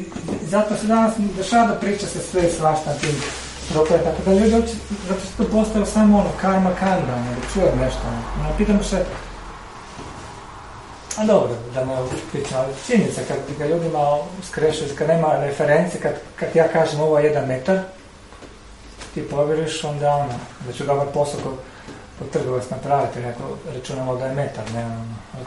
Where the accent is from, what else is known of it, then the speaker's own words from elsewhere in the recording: Croatia; moje subjektivno shvaćanje, ja sam Hrvat